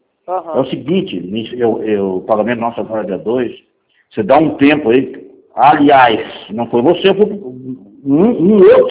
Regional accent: Curitiba, Paraná, Brazil; eu não sou daqui de Campo Grande, eu sou de Curitiba.

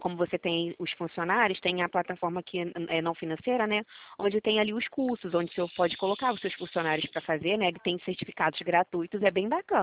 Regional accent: Rio de Janeiro, Brazil; eu sou do Rio.

